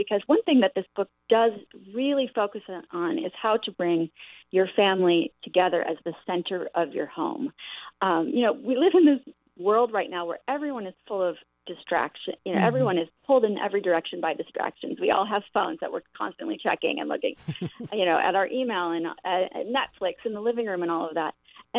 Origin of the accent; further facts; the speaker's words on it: Wisconsin, United States; So I grew up in the Midwest in Wisconsin, and one day when I was 16, I wandered into a French antique shop on the main street